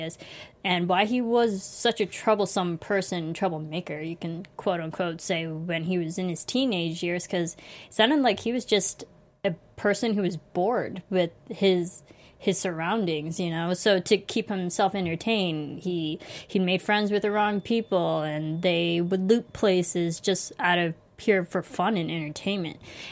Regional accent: United States; I grew up in America. I'm, you know, pretty far removed from England and London and Ireland at that point

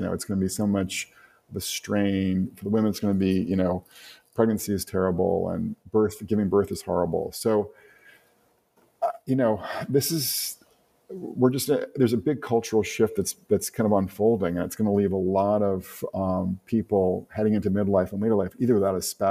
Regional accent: Northeast, United States; I grew up in Northeast, right, and plenty of friends and acquaintances who were Reform, conservative, and secular Jews.

